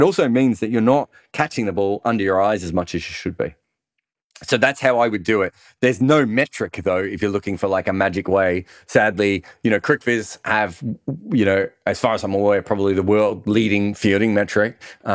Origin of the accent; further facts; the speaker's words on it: Melbourne, Victoria, Australia; And part of this is where I grew up in Melbourne.